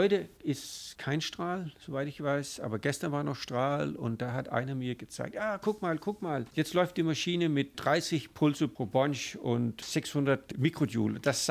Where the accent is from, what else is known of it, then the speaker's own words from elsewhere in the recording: Denmark; Ich komme aus Dänemark und da war der Druck immer da.